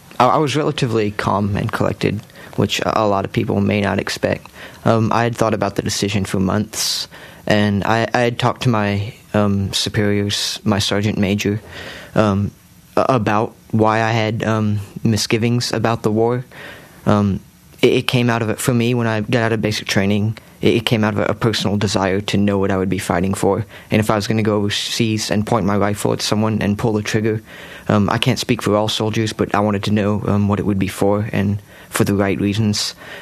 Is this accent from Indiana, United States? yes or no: no; San Angelo, Texas, United States; I grew up in San Angelo, Texas.